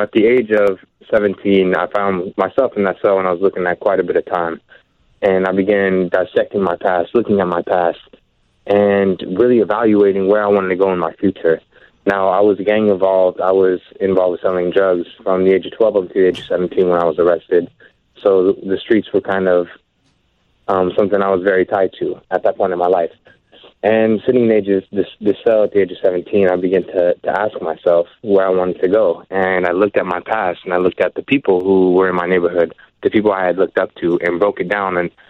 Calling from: Portland, Oregon, United States; Yeah, I'm calling from Portland.

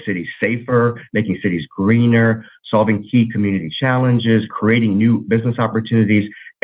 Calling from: Mesa, Arizona, United States; Well, Heather, I'm calling today from Mesa, Arizona

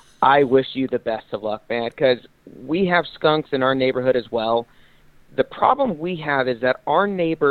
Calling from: San Diego, California, United States; I'm calling from San Diego

